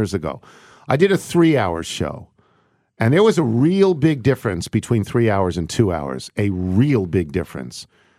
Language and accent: English; New York, United States; Growing up in New York, growing up on Long Island, suburban New York, it is an assumption.